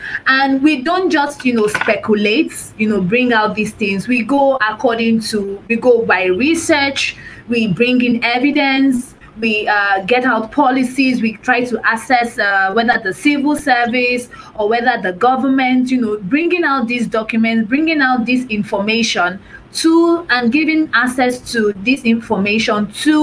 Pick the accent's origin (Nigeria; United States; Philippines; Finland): Nigeria; Lagos; and I'm from Lagos, Nigeria.